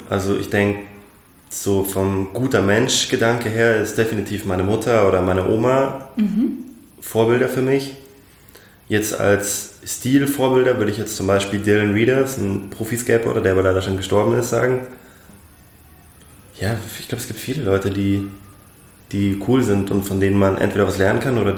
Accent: Munich, Bavaria, Germany; die Nähe zu Italien hier in München, deswegen Weinschorle und Aperol Spritz. Aber als Münchner Kindl muss man auch Bier trinken.

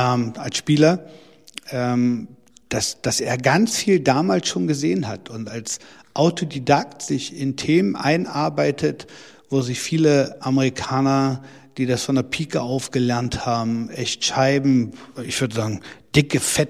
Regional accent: Wernigerode, Saxony-Anhalt, Germany; ich komme aus Wernigerode, das ist meine Heimatstadt.

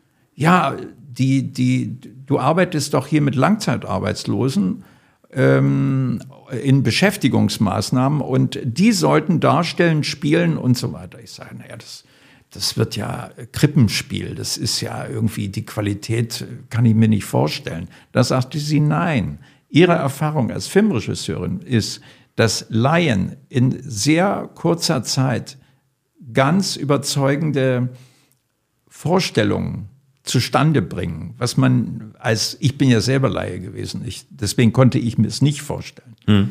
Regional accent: Lusatia, Germany; now in Bremen, Germany; Komme so aus dem Dreh zwischen Cottbus, Bautzen, Görlitz da so her. Dort gibt es eine slawische Minderheit seit über 1000 Jahren. Und aus diesem Zusammenhang stamme ich und bin nach Bremen

